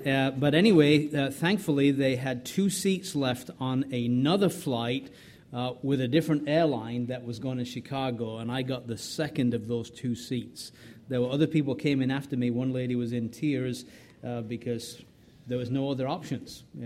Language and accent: English; England, United Kingdom; When we lived in Ireland, although I'm from England, we worked in Ireland, my wife and I. My wife is Irish. We worked in Ireland for 8 years as missionaries